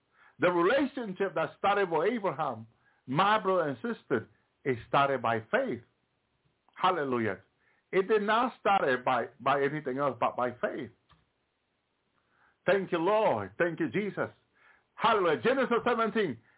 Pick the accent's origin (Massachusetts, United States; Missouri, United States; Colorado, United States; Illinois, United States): Massachusetts, United States; One of our prophets in the church where I grew up in Massachusetts